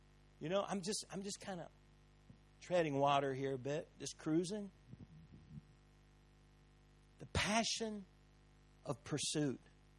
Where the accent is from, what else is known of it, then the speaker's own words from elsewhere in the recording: United States; since I'm from America originally, I can talk about Barack Obama, the president of the United States.